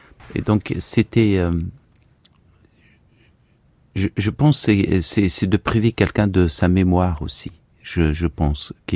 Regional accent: Algeria; une part des traumas et surtout de ma petite et mon enfance aussi en Algérie

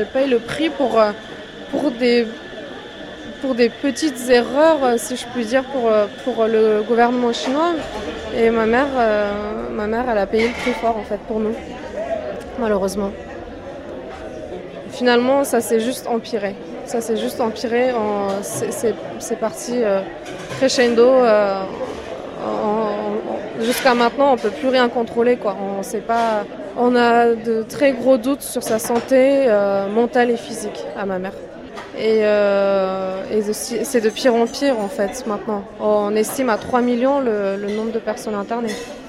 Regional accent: France; je suis française

